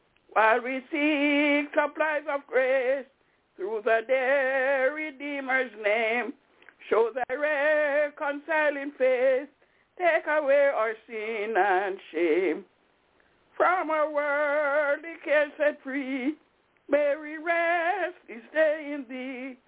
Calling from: Albany, New York, United States; I'm calling from Albany.

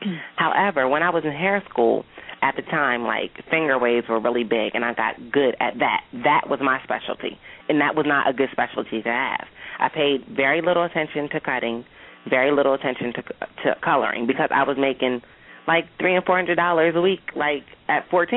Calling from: Delaware, United States; I'm calling from Delaware.

